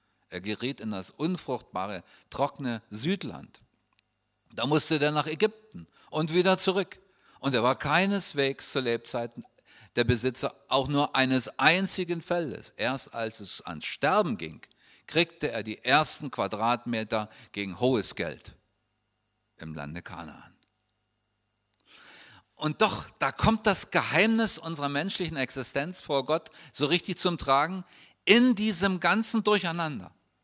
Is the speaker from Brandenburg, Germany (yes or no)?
no; Saxony, Germany; Ich komme ja aus der Gegend, wo die Herrnhuter Losungen gezogen werden.